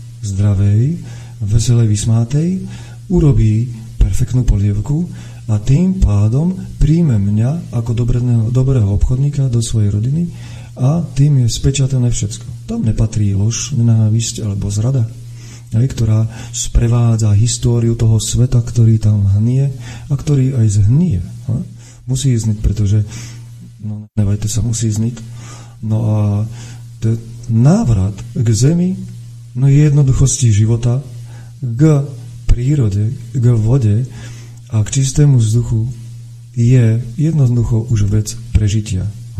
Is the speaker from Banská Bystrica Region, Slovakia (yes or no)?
no; Žilina Region, Slovakia; now in Kopanice, Slovakia; A volám Kopanice mojim domovom. Ale rodák som z Turca. A veľmi rád sa tam vraciam a vždy budem.